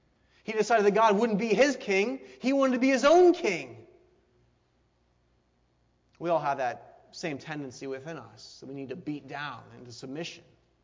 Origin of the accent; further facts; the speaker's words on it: Ohio, United States; I guess this part of Michigan is probably pretty similar to where I grew up in Northwest Ohio.